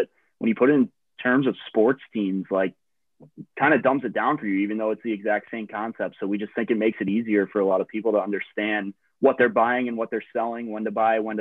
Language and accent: English; Chicago, Illinois, United States; Like I'm from Chicago, I'm a Bulls fan, so the Bulls started out pretty low.